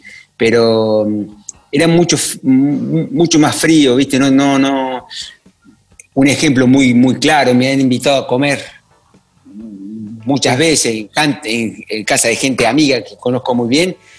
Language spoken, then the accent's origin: Spanish; Argentina; qué sé yo, soy argentino, o sea, por el resto